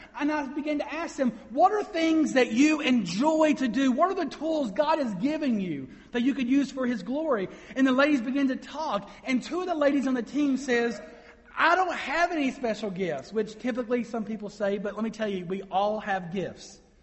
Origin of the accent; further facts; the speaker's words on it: Kentucky, United States; I'm born and raised in Eastern Kentucky, but one of the unique things about Eastern Kentucky is that we have two cultures living side by side.